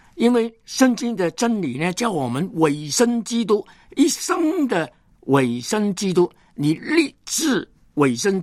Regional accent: Hong Kong; 我本来是一个香港人，但是呢，神把我完全改变，给我一个中国心

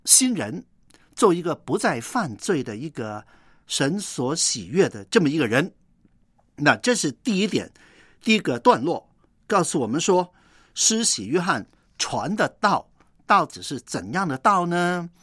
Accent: China; 其实我们中国人也非常讲究这一点的

